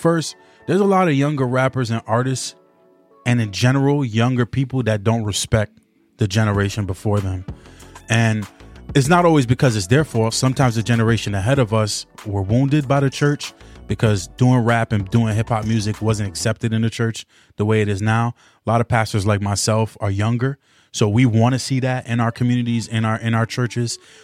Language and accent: English; Spring Valley, New York, United States; also born or lived in Bronx; But then I'm from the Bronx. I'm from Spring Valley, New York. I'm Jamaican.